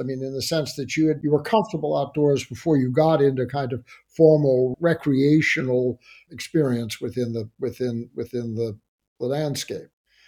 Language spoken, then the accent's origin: English; Midwest, United States; I was from the Midwest, and the Midwest didn't even exist in the minds of most of my classmates.